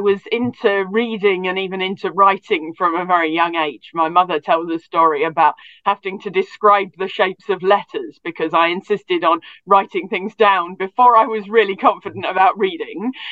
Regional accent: Watford, East of England, United Kingdom; So I grew up in Watford, which is just north of London. One of the final stops on the Met Line

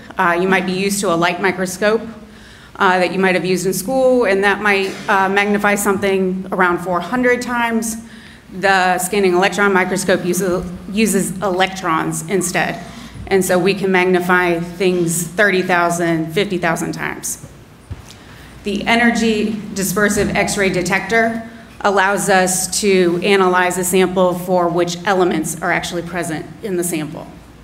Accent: Ohio, United States; So I grew up in Ohio. I was born and raised there.

